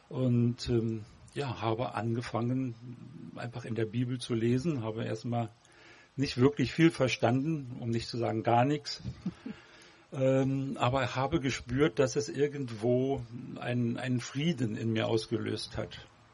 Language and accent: German; Berlin, Germany; Ich bin in Berlin aufgewachsen, sozusagen noch die Spätfolgen der 68er.